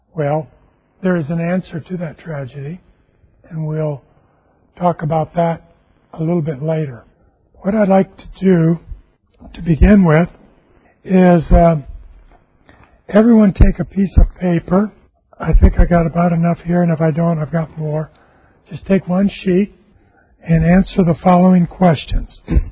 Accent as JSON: {"language": "English", "town": "Houston", "region": "Texas", "country": "United States", "said": "I'm from Houston, Texas, and I come to England on an average about 2 to 3 times a year."}